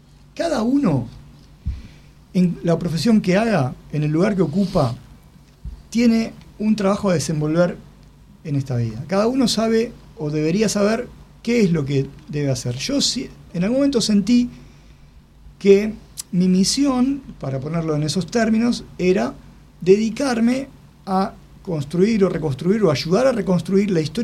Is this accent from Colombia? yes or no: no; Santiago de Compostela, Galicia, Spain; born there; en Santiago de Compostela